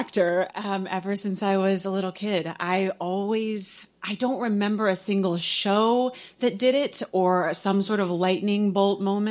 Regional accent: San Antonio, Texas, United States; And I seized every opportunity that I could in my hometown of San Antonio, Texas

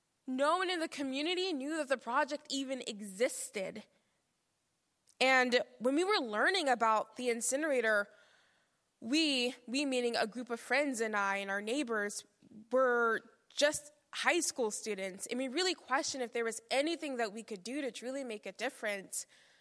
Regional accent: Curtis Bay, Maryland, United States; born there; I was born in Curtis Bay, born into a fight for my life. I was born in Curtis Bay where I was facing the suffering and crushing weight of poverty on a daily basis

